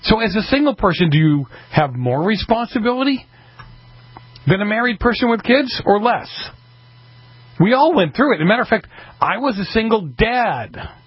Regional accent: Boston, Massachusetts, United States; I'm one of those people that I grew up in Boston.

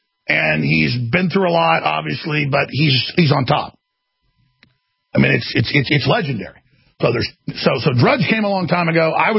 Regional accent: Dallas, Texas, United States; born there; I was born in Dallas, Texas in 1974.

